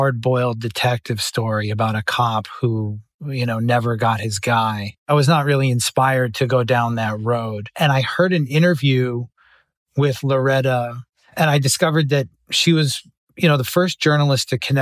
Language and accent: English; Boston, Massachusetts, United States; I loved growing up in Boston. I was always interested in, you know, trying to find a Boston story to tell.